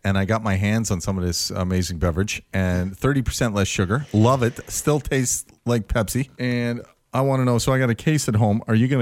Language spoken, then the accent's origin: English; Ireland; When I was growing up in Ireland in the 80s